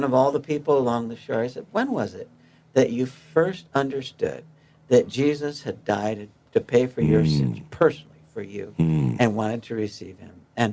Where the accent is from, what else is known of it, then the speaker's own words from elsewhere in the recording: Albany, New York, United States; Albany. Rensselaer.